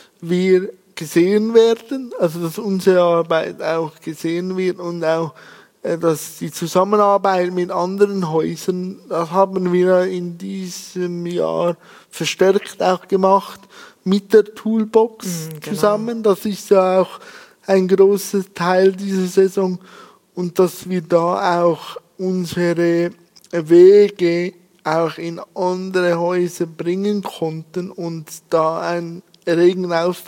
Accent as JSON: {"language": "German", "country": "Switzerland", "said": "Und da muss ich ein großes Kränzchen binden, sagt man bei uns in der Schweiz so."}